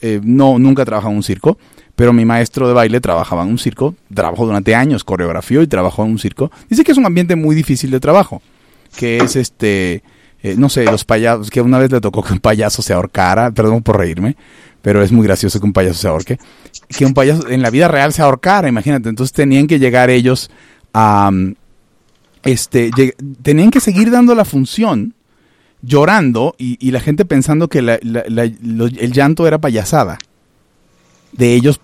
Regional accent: Venezuela; born there; yo nací en Venezuela y me tocó ver cómo el país se lo llevó el comunismo

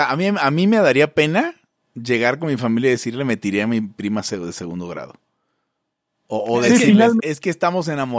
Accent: Zulia, Venezuela; En Santa Rosa de Agua, en Venezuela, muy cerca de donde soy yo

